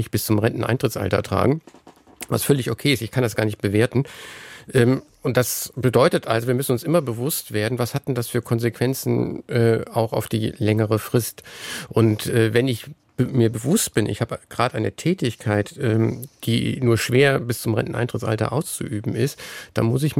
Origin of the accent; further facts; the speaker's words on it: Cologne, North Rhine-Westphalia, Germany; Also ich bin ja Kölner.